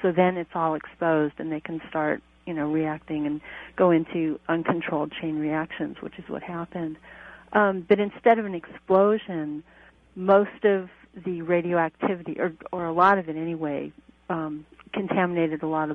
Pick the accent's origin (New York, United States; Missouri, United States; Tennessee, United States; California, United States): California, United States; I'm from California, and I was in the 1971 earthquake, and I remember what that was like.